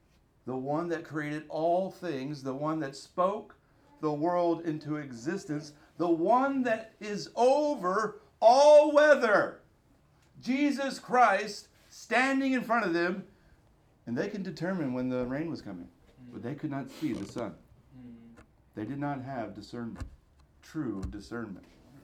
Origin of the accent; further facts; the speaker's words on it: Alabama, United States; I grew up in Alabama, and we had a major ice storm, but we had snow one year that was like a few inches of snow.